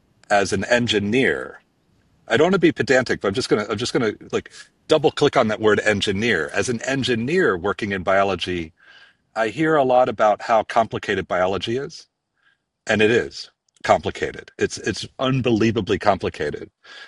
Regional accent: Pennsylvania, United States; I grew up in Pennsylvania, and like the cliche of a kid who likes to build stuff works for me.

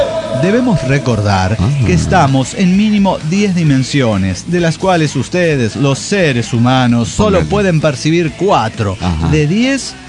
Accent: Michoacán, Mexico; now in United States; Soy originario de Michoacán. Radicado en el estado de Illinois, en la colonia Rosemont, ya hace bastante tiempo que estoy en el gabacho

